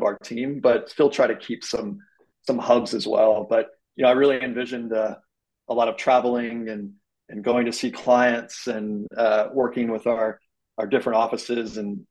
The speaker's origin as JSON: {"language": "English", "town": "Indianapolis", "region": "Indiana", "country": "United States", "tie": "born there", "said": "I was born in Indianapolis originally. Like to claim my Midwest roots."}